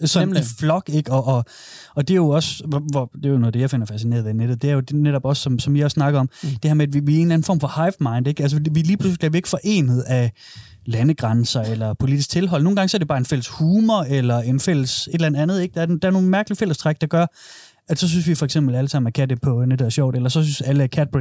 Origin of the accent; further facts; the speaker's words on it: Horsens, Central Denmark Region, Denmark; Vi er oprindeligt fra Horsens.